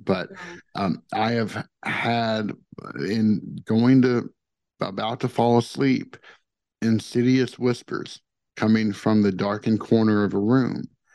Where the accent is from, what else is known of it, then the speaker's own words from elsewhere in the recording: Tennessee, United States; The other was the house I grew up in Tennessee. It's over 200 years old.